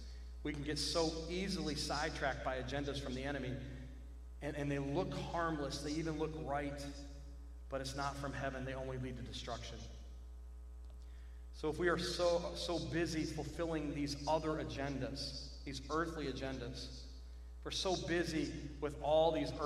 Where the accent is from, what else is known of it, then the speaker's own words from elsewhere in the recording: Michigan, United States; now in Louisiana, United States; I was born and raised in Michigan, but I don't know. I can play golf year-round here in Louisiana.